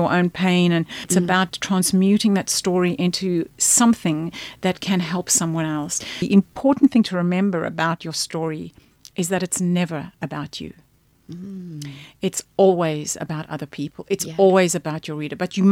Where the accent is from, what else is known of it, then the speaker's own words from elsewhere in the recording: South Africa; now in Australia; We emigrated from South Africa in 2001 and came to Australia.